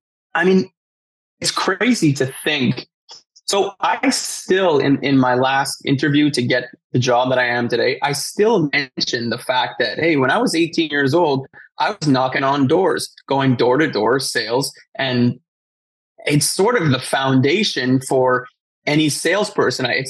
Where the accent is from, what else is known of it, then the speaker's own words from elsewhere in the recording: Montreal, Quebec, Canada; I grew up in Montreal, born and raised.